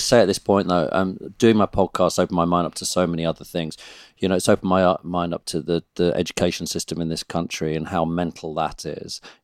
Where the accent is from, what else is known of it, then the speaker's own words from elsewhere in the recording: United Kingdom; So we are, as British people, growing up with complete brainwashing of various different subjects.